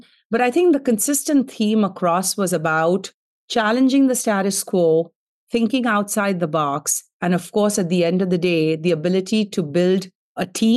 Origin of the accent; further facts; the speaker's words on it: Mumbai, Maharashtra, India; moved away as an adult; I was born and raised in Mumbai, India. And I took my first international flight to Boston to study